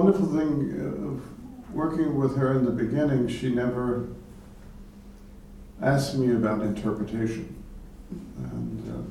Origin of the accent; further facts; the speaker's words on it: Texas, United States; I grew up in Texas and there were always dogs around, and litters of puppies